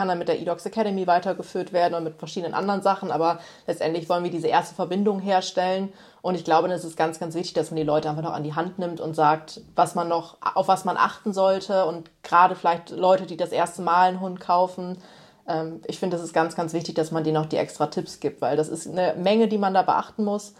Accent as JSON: {"language": "German", "town": "Osnabrück", "region": "Lower Saxony", "country": "Germany", "tie": "born or raised there", "said": "Vor allem hier so in Osnabrück, wo ich ja auch einfach meine Heimat ist."}